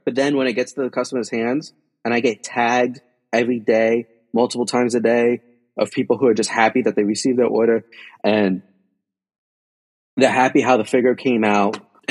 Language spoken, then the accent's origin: English; Union City, New Jersey, United States; I'm a kid from Union City, New Jersey.